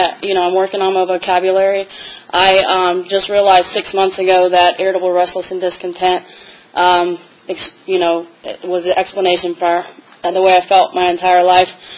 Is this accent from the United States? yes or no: yes; Tennessee, United States; moved away as an adult; my hometown, which I'm from Tennessee. I've only been in Virginia for a year now.